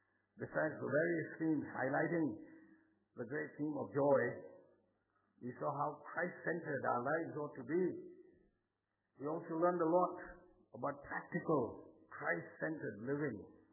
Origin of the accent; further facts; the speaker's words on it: Pune, Maharashtra, India; I grew up in Bishop School, Pune.